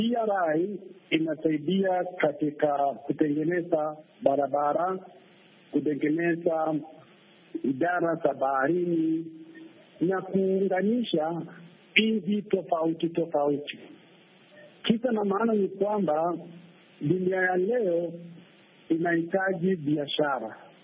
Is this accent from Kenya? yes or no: yes; Kenya; Mimi ni Mkenya, saa hii ninaongea nikiwa Kenya.